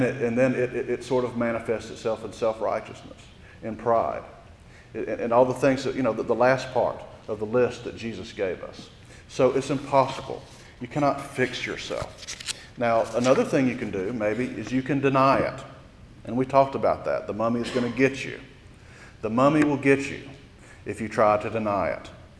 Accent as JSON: {"language": "English", "country": "United States", "said": "Well, I need to fix it because I'm an American, and we have a very optimistic stance on our ability to fix things."}